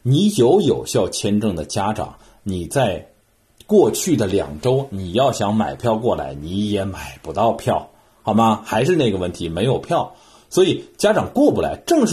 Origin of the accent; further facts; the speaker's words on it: China; now in United Kingdom; 我是中国人，我的中国根，我不忘本啊！